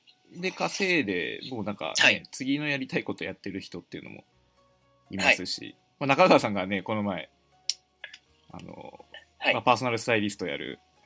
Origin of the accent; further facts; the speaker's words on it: Kyushu, Japan; 僕もね九州出身なんで